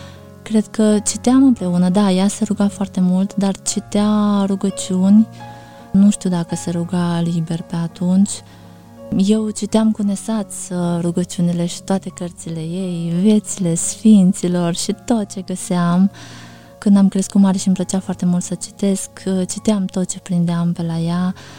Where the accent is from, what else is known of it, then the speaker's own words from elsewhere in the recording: Botoșani, Botoșani County, Romania; born there; also born or lived in Dolina; M-am născut în Botoșani, într-o familie de creștini ortodoxi, fiind unicul copil. Până la vârsta de 7 ani am locuit cu bunica mea, Aneta, în satul Dolina, comuna Leorda, județul Botoșani